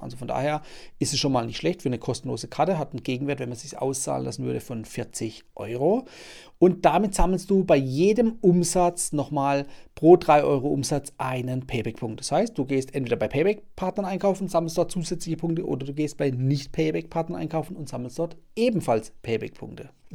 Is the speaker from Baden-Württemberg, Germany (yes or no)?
yes; Baden-Württemberg, Germany; wie zum Beispiel bei uns im Süden in Baden-Württemberg.